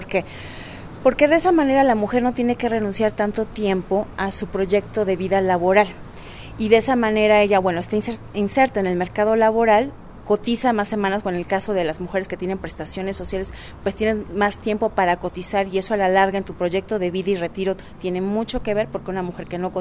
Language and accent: Spanish; Mexico; en una sociedad como la mexicana y en el pueblo mexicano. Somos, y se ha dicho en muchos espacios, somos una cultura machista